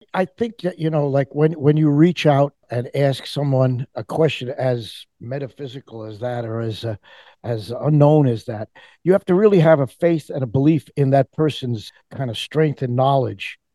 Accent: United States; Well, I had a really good fortune of growing up near New York City

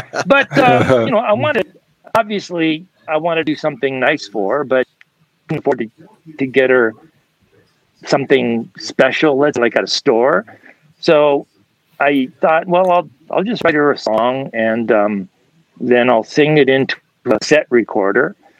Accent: Canada; Being Canadian, you know, like

